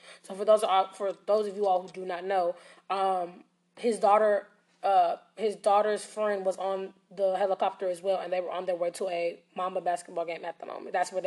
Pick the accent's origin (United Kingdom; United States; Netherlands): United States; Los Angeles, California; you know that I am from Los Angeles, and this does hit a really soft spot